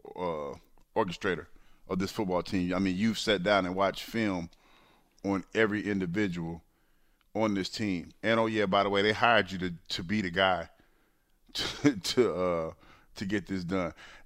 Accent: Ohio, United States; I'm a Cleveland fan. I grew up in Ohio

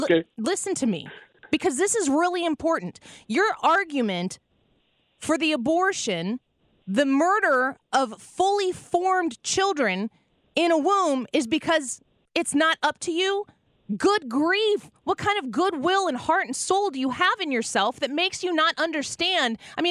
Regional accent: Illinois, United States; including in my home state, the state of Illinois

